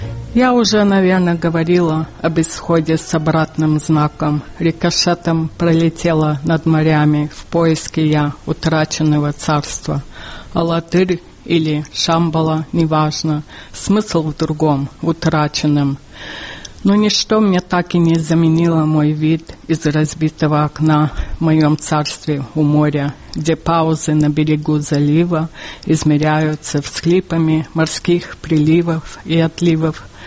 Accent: New York, United States; хотя это произошло в моем родном городе, где я родилась.

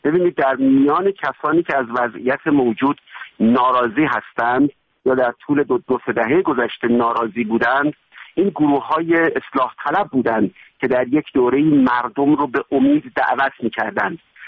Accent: Iran; born or raised there

